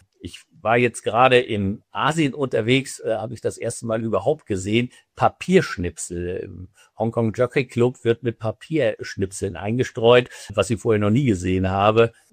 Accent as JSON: {"language": "German", "region": "Northern Germany", "country": "Germany", "lives_now": "Baden-Württemberg, Germany", "said": "Oben in Norddeutschland, wo ich herkomme, wird viel Roggenstroh eingesetzt"}